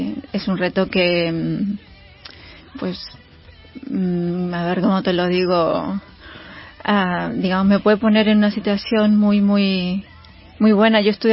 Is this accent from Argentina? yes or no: yes; Buenos Aires, Argentina; moved away as an adult; now in Spain; Yo vengo de Argentina, nací en Buenos Aires. Empecé a trabajar muy jovencita, con 16 años.